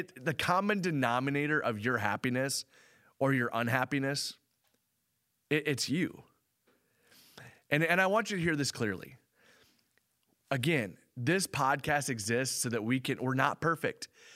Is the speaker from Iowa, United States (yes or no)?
yes; Charles City, Iowa, United States; also born or lived in Kalamazoo, United States; Like Charles City, I grew up in Charles City, Iowa.